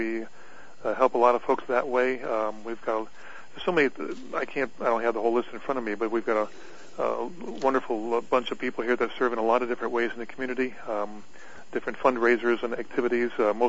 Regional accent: Tonawanda, New York, United States; also born or lived in Midwest; I grew up about 4 miles from here. My hometown is Tonawanda, New York.

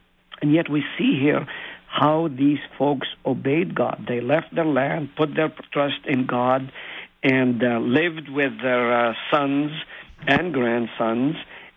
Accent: Nazareth, Northern District, Israel; I grew up in Palestine, or I was born in Nazareth

